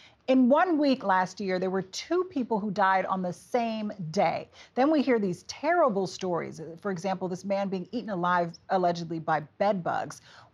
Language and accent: English; New York, United States; New York State is one of those. That's my home state.